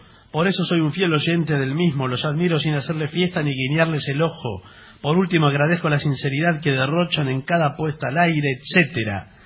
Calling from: Rosario, Santa Fe, Argentina; Hola, soy de Rosario, ya tengo las entradas.

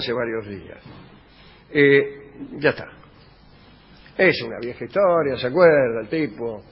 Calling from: Barcelona, Catalonia, Spain; de Barcelona. Estoy escuchando el programa de anoche en podcast.

